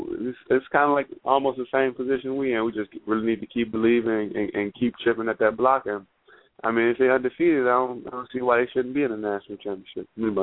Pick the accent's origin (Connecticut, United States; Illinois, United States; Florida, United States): Illinois, United States; Chicago; I'm from Chicago, so I'm a Blackhawks man.